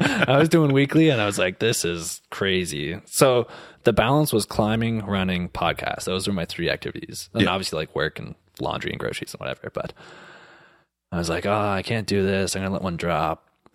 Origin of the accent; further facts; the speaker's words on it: Cape Breton, Nova Scotia, Canada; I'm from Cape Breton originally. I grew up on Alma Dam, so on the east coast of Cape Breton, kind of the other side that leads on. I grew up on a farm.